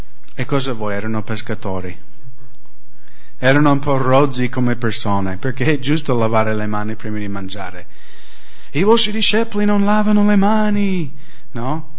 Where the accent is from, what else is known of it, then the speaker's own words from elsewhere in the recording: United States; Io sono stato un cristiano in nome per tanti anni. Sono nato e cresciuto negli Stati Uniti, un paese cristiano.